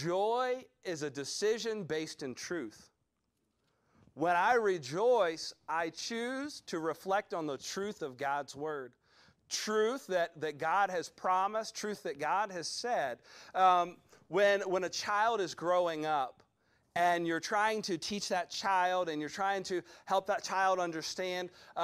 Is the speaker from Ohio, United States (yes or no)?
no; Georgia, United States; also born or lived in South Carolina; There was a lady at the church I grew up in Georgia. You thought I was from South Carolina. No, I was a transplant from South Carolina. You've really got a Georgia boy on your hands.